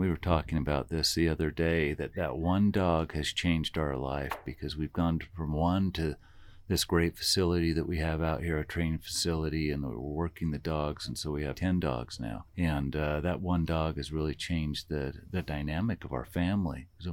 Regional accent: Utah, United States; I grew up here in Cache Valley, lived here most of my life. So I'm very familiar with the area

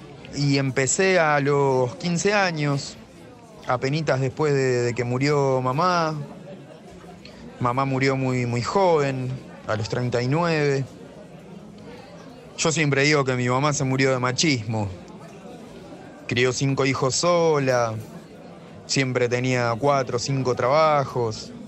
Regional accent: Yerba Buena, Tucumán, Argentina; Yo nací en Tucumán, en Yerbabuena. Ahora es un barrio muy cheto, muy pituco. En ese momento era más que nada Montes

